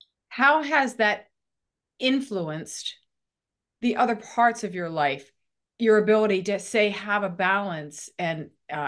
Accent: Philadelphia, Pennsylvania, United States; we're from Philadelphia, and we had one of our football players just retired yesterday, Jason Kelce.

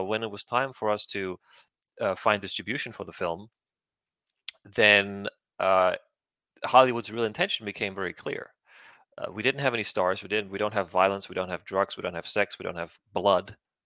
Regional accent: Rödermark, Hesse, Germany; So I was born and raised in Germany in a small town called Reudermark Urberach.

